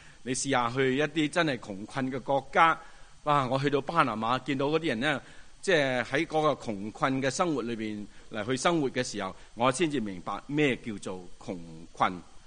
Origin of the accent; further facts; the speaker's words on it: China; 咁我哋中国人咧